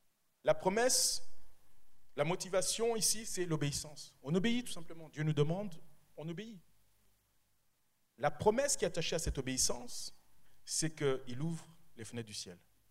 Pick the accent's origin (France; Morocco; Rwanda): Rwanda; comme vous savez, je viens du Rwanda